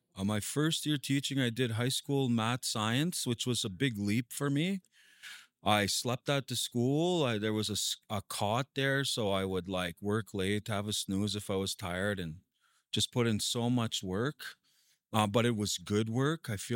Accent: Beauval, Saskatchewan, Canada; moved away as an adult; Originally, I'm from a place called CP Sick. That's Beauval, Saskatchewan, northwest. Yeah.

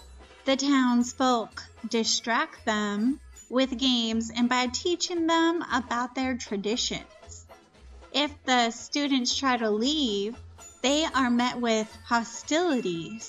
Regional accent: Florida, United States; I am born and raised in Florida.

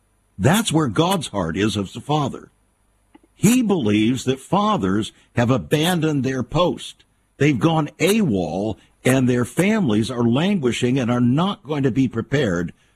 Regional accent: California, United States; When I came from California, Phil, they called us fruits and nuts and flakes.

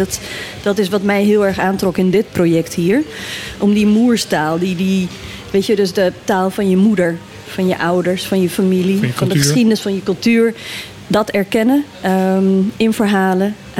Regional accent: Morocco; Ik ben zelf geboren in Noord-Marokko. Daar ook deels opgegroeid. We noemen onszelf Imezigen. Dat is een soort van indigenous groep in Marokko. Dus onze taal is nooit erkend geweest.

